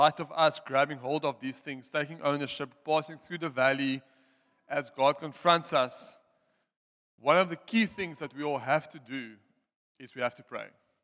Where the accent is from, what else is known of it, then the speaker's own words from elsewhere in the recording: South Africa; accent: Afrikaans; English is a second language; I'll say that again because I badly messed it up. It's my Afrikaans accent, sorry.